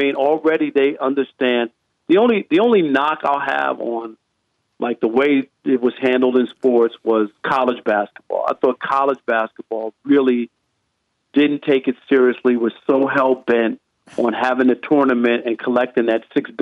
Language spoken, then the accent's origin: English; New York, United States; You know, people ask me, like, where am I from? When I used to go on vacation, you know, I'm from New York originally, but I spent 22 great years there.